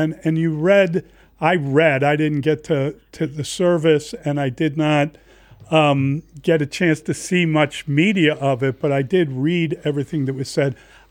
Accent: Chicago, Illinois, United States; I'm born and raised on the South Side, went to a seminary high school.

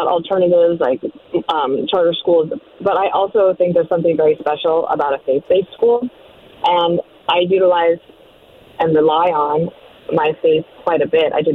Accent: Denver, Colorado, United States; also born or lived in Parker; we were very active in our Lutheran church when I was growing up in Denver and Parker

